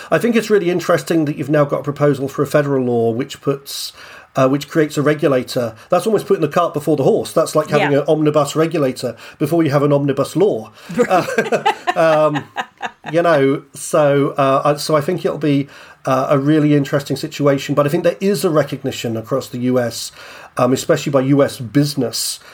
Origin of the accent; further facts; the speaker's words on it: Ireland; now in United Kingdom; Should I answer that culturally as an Irishman?